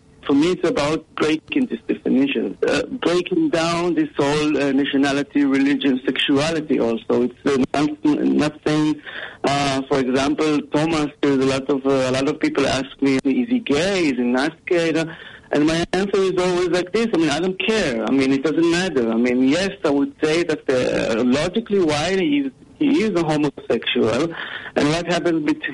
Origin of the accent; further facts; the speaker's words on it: Ra'anana, Central District, Israel; I was born and raised in Israel in a little city called Ra'anana, which is a very very white, clean, very maturistic, patriotic city.